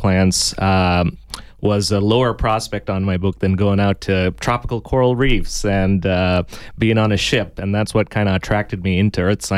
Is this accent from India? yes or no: yes; India; now in Tucson, United States; And growing up in India, we have our own monsoon over there, just like here in Tucson, but it's a much larger system.